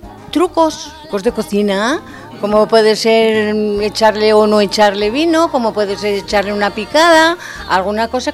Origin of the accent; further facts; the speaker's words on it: Fuentesaúco, Castile and León, Spain; Yo soy de Fuentes Saúco, Zamora, como sabéis mucha gente, es el pueblo del buen garbanzo y el buen ladrón de Fuentes Saúco.